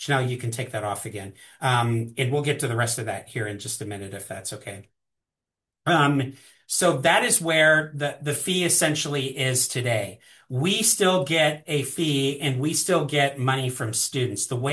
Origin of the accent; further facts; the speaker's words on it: Indianapolis, Indiana, United States; I've been here since 2018. I hail from Indianapolis, Indiana.